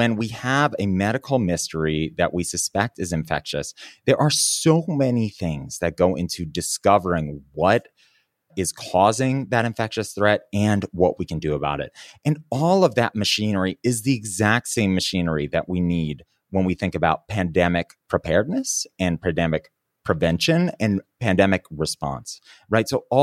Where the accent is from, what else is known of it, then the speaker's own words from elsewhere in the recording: New York City, New York, United States; I'm a kid from New York City.